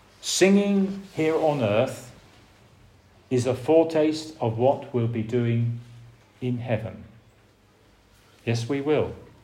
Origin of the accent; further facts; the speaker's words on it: United Kingdom; In the 18th century, in my home country of Great Britain, between 1739 and 1790, something extraordinary happened.